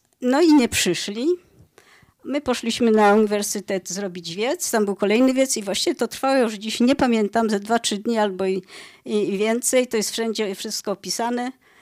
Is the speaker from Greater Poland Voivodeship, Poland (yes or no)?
yes; Poznań, Greater Poland Voivodeship, Poland; now in Wrocław, Poland; U nas w Poznaniu, bo jestem chyba jedyna stąd, wówczas poznanianka, później wrocławianka.